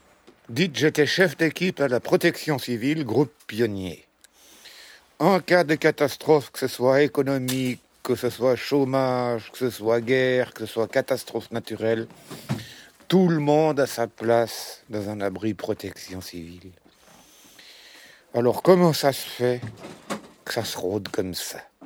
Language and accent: French; Lausanne, Vaud, Switzerland; born there; Je n'ai jamais habité Adelboden, moi je suis né à Lausanne. Le 16 juillet 1943... C'est mon grand-père qui est venu s'établir dans le canton de Vaud.